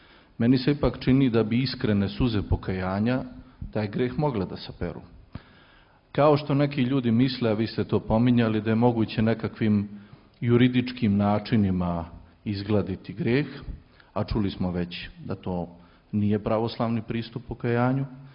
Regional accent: Doboj, Republika Srpska, Bosnia & Herzegovina; now in Vienna, Austria; rodom sam iz Doboja, a već više od deceniju služim u dijaspori u Beču

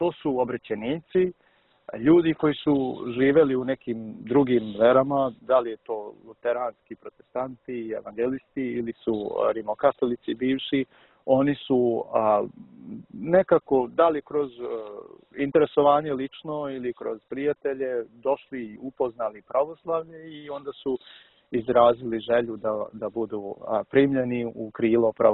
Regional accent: Germany; moved away; Ja sam sam rođen na zapadu, rođen sam u Nemačkoj, odrastao sam tamo.

